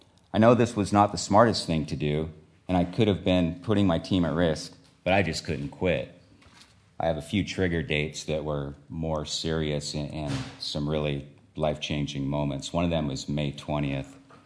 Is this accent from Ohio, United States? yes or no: no; Fortuna, California, United States; I'm from Fortuna, California.